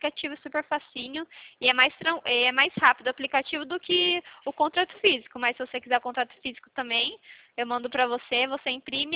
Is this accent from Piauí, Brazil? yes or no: no; Santo Anastácio, São Paulo, Brazil; Isso, eu sou aqui de Anastácia.